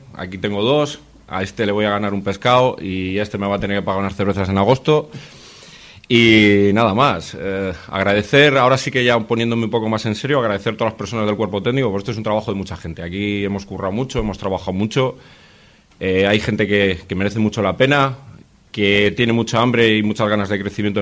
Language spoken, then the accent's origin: Spanish; Veranga, Spain; Yo soy de Veranga, de aquí al lado, he venido mil veces a ver al Charles